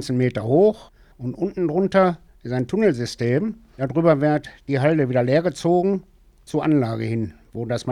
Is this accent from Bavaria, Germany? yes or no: no; Wesel, North Rhine-Westphalia, Germany; Ja, ich bin ein echter Weselaner. Ich bin im Wesel geboren und wohne immer noch im Wesel.